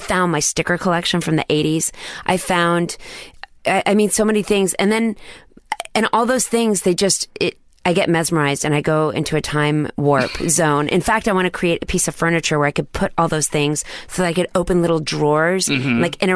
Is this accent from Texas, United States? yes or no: yes; Dallas, Texas, United States; because I grew up in Dallas. I didn't grow up in like Los Angeles